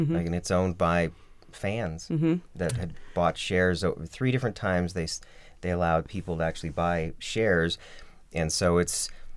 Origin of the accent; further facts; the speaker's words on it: Milwaukee, Wisconsin, United States; born there; Now, I was born in Milwaukee, and my earliest memories are, you know, at home were my dad having, like, my grandpa and people over